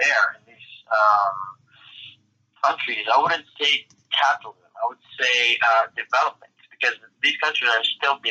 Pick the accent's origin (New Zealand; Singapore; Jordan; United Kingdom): Jordan; Amman, Amman Governorate; For me specifically, I grew up in Jordan. I grew up in Amman. So that's, a city in the Middle East. And in Amman, there's a lot of poverty.